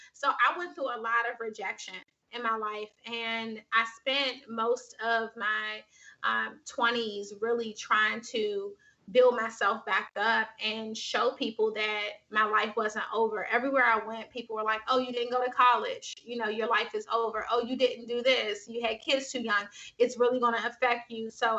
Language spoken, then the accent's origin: English; Washington, District of Columbia, United States; Yeah, I'm from Washington, DC. So I grew up in Washington, DC.